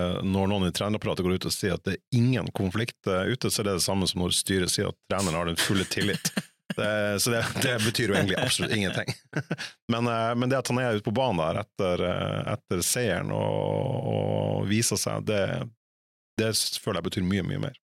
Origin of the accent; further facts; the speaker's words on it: Fauske, Nordland, Norway; Jeg er fra Fauske.